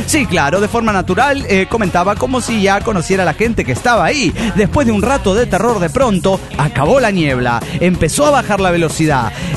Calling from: Monterrey, Nuevo León, Mexico; de Monterrey, Nuevo León, México.

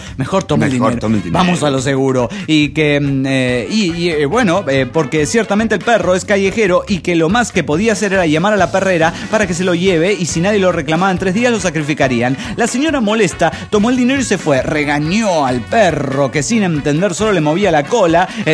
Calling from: Avenal, California, United States; de Avenal, California, USA.

